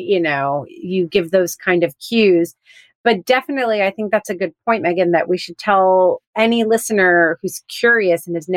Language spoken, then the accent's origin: English; New Jersey, United States; Okay, I grew up in New Jersey.